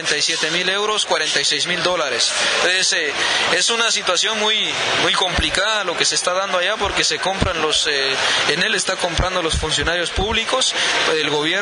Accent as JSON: {"language": "Spanish", "region": "Quiché", "country": "Guatemala", "said": "A partir del momento en que en él se instaló en nuestros municipios, en nuestro municipio ubicado en la región Ixil"}